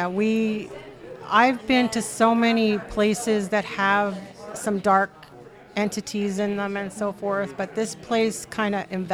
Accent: Pennsylvania, United States; We're from Schuylkill County originally, and I branched out to people from Berks County in Pennsylvania.

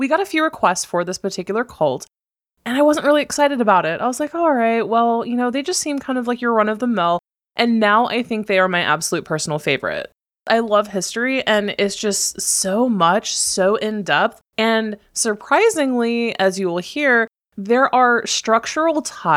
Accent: Tennessee, United States; now in Portland, United States; I am from Tennessee. So we will be moving from Portland all the way over to Tennessee.

